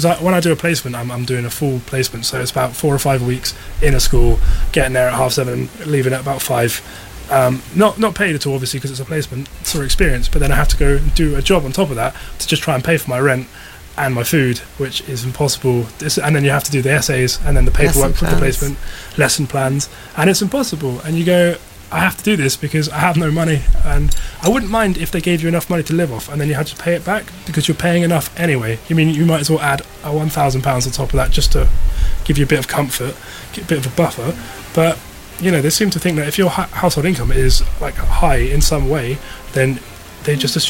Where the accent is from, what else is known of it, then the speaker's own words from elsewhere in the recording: South East England, United Kingdom; we're here for one day, we're from the Isle of Wight, let's find a property